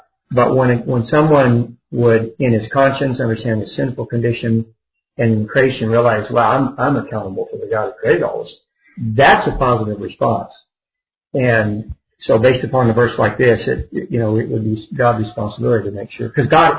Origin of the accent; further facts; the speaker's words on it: Texas, United States; because I'm from Texas, so Texas is way bigger